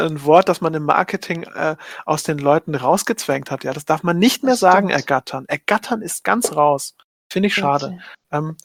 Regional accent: Germany; Als Deutscher ist man das ja gewohnt.

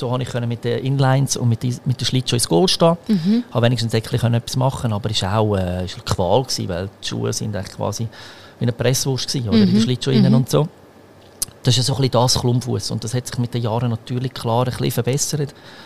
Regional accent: Switzerland; also born or lived in Croatia; Ich bin in Kroatien geboren und eigentlich gerade nach der Geburt in die Schweiz gekommen. Darum die Sprache besser Schweiz als Kroatisch.

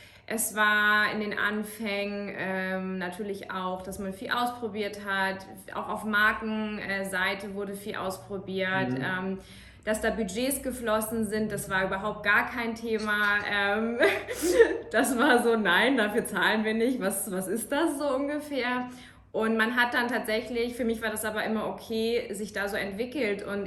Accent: Kiel, Schleswig-Holstein, Germany; born there; now in Munich, Germany; ich bin noch 29 und ich bin seit 7 Jahren in München. Ich bin in Kiel geboren

